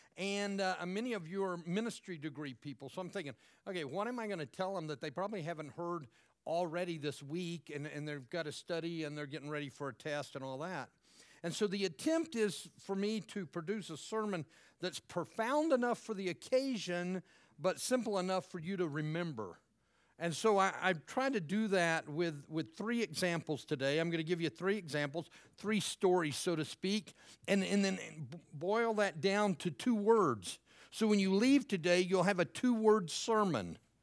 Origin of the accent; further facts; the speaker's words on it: Wichita Falls, Texas, United States; he arrived in the 1920s in my hometown of Wichita Falls, Texas